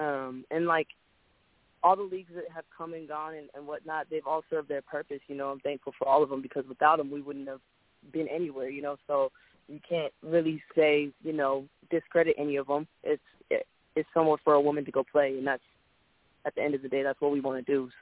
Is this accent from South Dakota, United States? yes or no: no; Seattle, Washington, United States; I'm from Seattle, Washington.